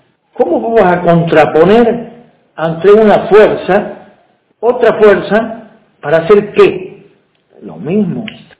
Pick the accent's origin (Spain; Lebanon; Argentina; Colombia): Argentina; si nosotros somos argentinos y debemos tener un hospital eficiente